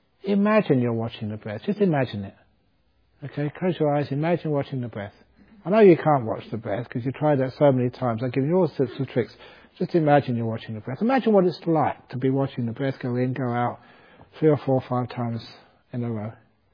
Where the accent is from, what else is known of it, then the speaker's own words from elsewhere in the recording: England, United Kingdom; I'm educated. I go to Cambridge. I'm English. I am arrogant.